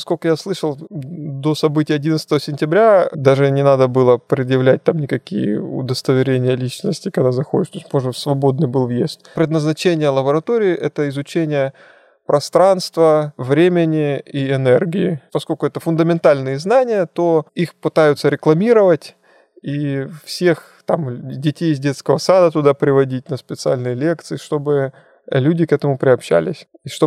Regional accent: Krasnodar, Krasnodar Krai, Russia; вот я простой парень из Краснодара

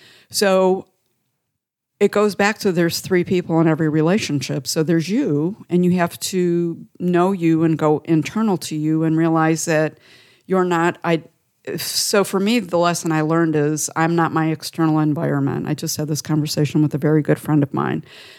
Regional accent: Cleveland, Ohio, United States; moved away as an adult; also born or lived in Middle East; I grew up in Cleveland. I lived my whole life in the greater Cleveland area.

